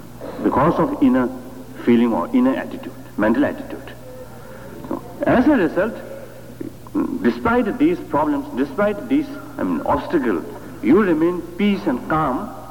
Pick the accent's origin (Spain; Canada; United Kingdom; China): China; Tibet; English is a second language; I came from East. Particularly from Tibet, the materially and the, from the general, general situation, something very different than United States.